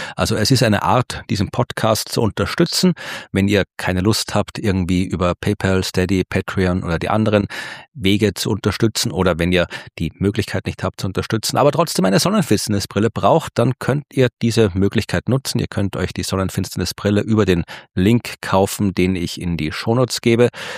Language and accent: German; Baden, Lower Austria, Austria; nämlich am 19. November in Baden, meiner Heimatstadt